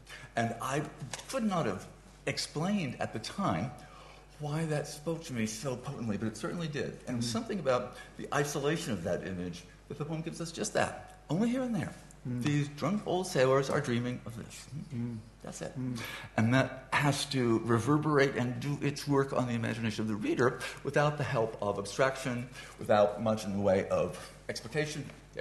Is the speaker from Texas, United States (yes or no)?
no; Tennessee, United States; born there; I was born in East Tennessee, a Protestant family.